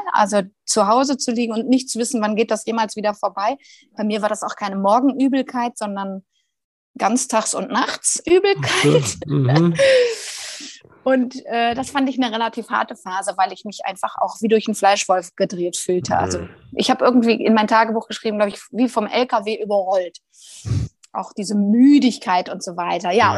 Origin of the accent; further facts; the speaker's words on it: Rhineland, Germany; Jetzt bin ich ja auch Rheinländerin und rede ganz gerne